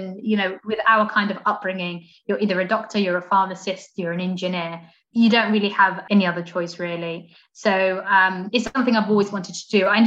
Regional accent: Portsmouth, South East England, United Kingdom; And as you can probably all tell by looking at me, I'm not from around here. I'm actually from Portsmouth.

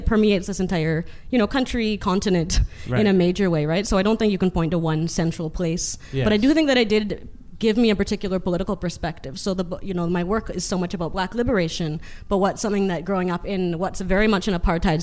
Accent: Winnipeg, Manitoba, Canada; I actually grew up in Winnipeg.

